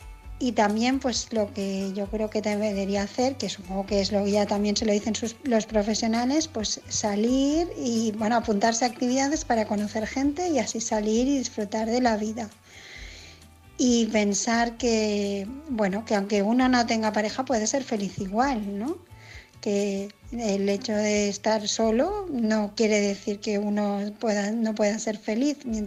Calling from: Barcelona, Catalonia, Spain; de Barcelona

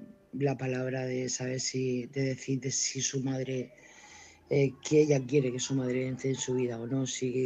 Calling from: Murcia, Region of Murcia, Spain; de Murcia.

